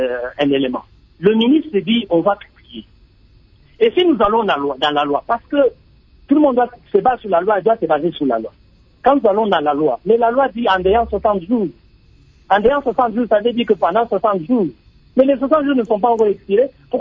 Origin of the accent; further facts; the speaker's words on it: DR Congo; en tant que Congolais